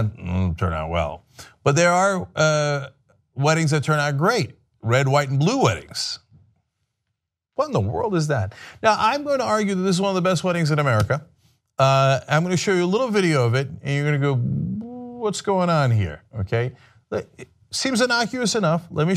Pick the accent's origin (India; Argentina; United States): United States; New York; I grew up in New York